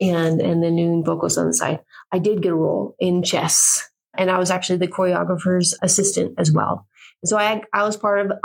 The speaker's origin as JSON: {"language": "English", "town": "Portland", "country": "United States", "tie": "born or raised there", "said": "So I grew up mostly in Portland for my high school years and stuff."}